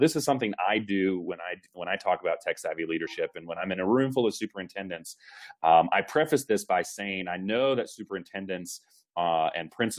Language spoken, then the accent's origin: English; Winston-Salem, North Carolina, United States; Hey, I'm from Winston-Salem.